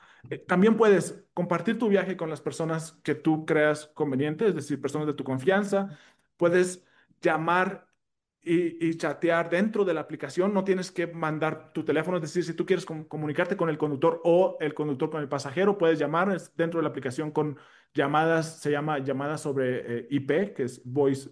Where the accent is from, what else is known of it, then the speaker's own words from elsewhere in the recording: Matamoros, Tamaulipas, Mexico; es muy riesgoso Matamoros. Yo soy de Matamoros, pero yo voy